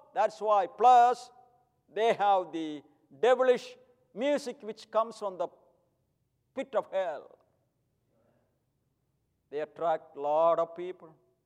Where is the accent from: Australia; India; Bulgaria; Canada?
India; English is a second language; now in United States; I asked Dr. Vickers, and I'm from India, you know that. I don't know the American culture that well.